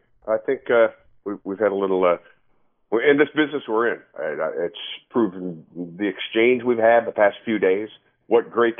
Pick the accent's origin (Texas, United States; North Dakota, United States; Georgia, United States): North Dakota, United States; I grew up in North Dakota, so I would sit in my basement in the winter, and I was able to get all these AM Chicago radio stations.